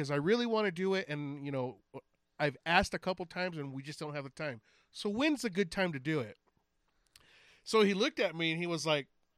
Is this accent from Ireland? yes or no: no; California, United States; I'm from Cali. I'm a California Mexican.